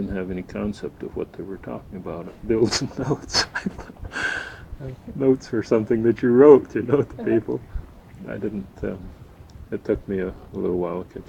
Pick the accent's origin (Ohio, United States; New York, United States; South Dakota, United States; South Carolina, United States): New York, United States; Cato; born there; Let's see, I was born in Cato, New York, which is a... actually, I was born near Cato, New York, on a farm, dairy farm, dairy and produce, which is upstate New York, Drumlin section, Finger Lake section